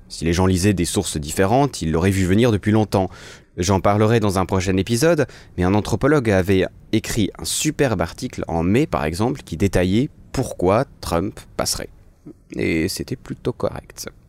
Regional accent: Switzerland; je suis Suisse, j'ai pas vraiment le droit de juger

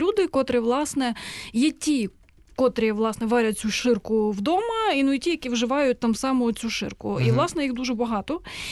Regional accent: Kyiv, Ukraine; Я можу нагадати про мій район. Знаєш, я коли туди переїхала з Печерського району, перше, куди мене повели діти, от мені було 12 або 13 років

